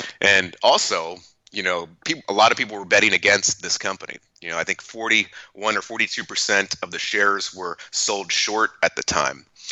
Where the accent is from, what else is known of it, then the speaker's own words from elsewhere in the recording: Lancaster, Pennsylvania, United States; I'm from Lancaster, Pennsylvania, so that's the southeastern corner of Pennsylvania.